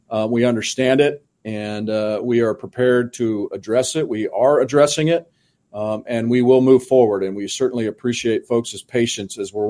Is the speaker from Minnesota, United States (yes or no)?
no; Kansas, United States; You know, growing up in Kansas, but not in Wichita